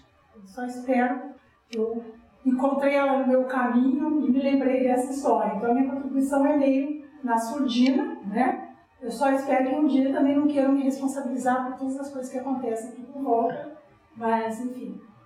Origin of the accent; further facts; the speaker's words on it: Rio Grande do Sul, Brazil; born there; also born or lived in São Paulo; eu morei 22 anos em São Paulo, mas eu nasci no Rio Grande do Sul, na beira do Rio Caí, né?